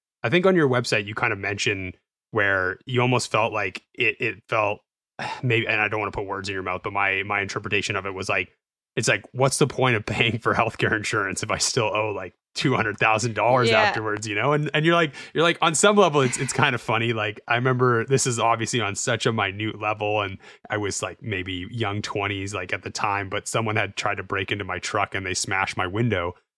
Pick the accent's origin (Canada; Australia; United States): Canada; I'm Canadian